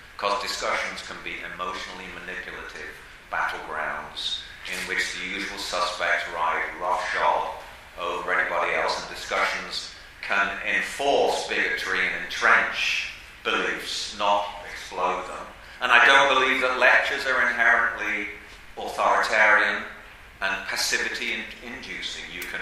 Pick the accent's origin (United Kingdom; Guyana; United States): United Kingdom; Bootle, North West England; I come from Bootle in Liverpool. I'm very proud of my background.